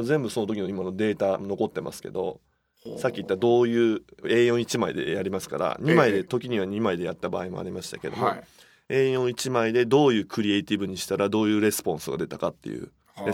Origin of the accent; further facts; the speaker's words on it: Nagoya, Aichi, Japan; まあ私名古屋ですけど、